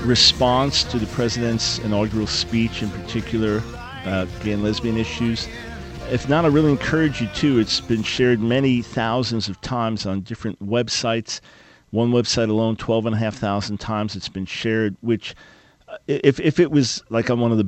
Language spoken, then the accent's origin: English; New York, United States; now in North Carolina, United States; Come on, I live here in North Carolina. I'm a New Yorker. I live here in North Carolina.